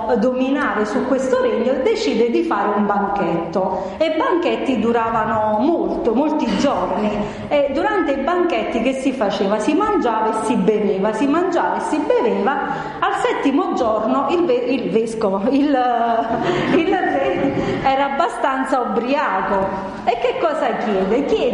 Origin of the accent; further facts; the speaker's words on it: Naples, Campania, Italy; poi io sono napoletana, quindi a Napoli i sogni sono legge di vita